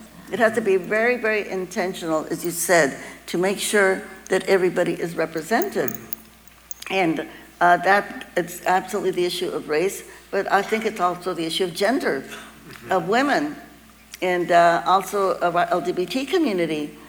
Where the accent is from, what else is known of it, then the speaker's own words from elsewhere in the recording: New Mexico, United States; born there; I was born in New Mexico, right.